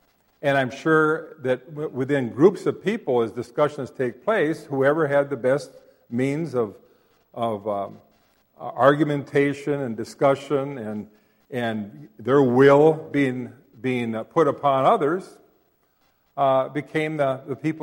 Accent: Winnemingo, United States; I grew up in Winnemingo, pretty much Norwegians.

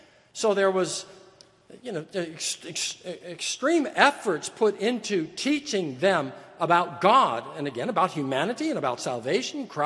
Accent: California, United States; I'm an American, I'm a native Californian, I'm a man, I'm college educated

